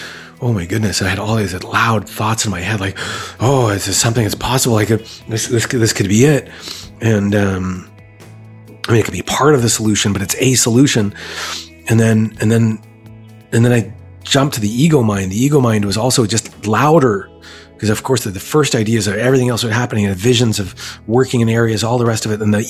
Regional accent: Vancouver, British Columbia, Canada; from Vancouver.

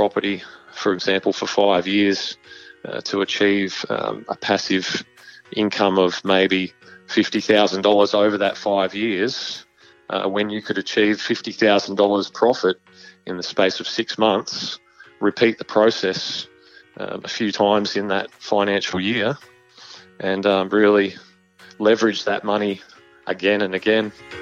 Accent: Bossley Park, New South Wales, Australia; I grew up around the Fairfield area in a suburb called Bosley Park. And later we my family decided to sell up and have a year on the road to travel around Australia in a caravan.

